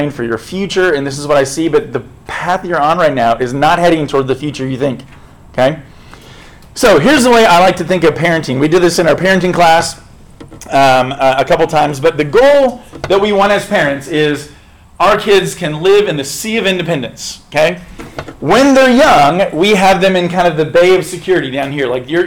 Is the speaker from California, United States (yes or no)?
yes; San Diego, California, United States; I grew up in San Diego